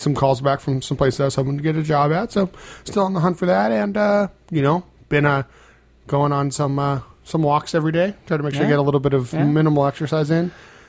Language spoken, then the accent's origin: English; Watsonville, California, United States; I grew up in Watsonville, so.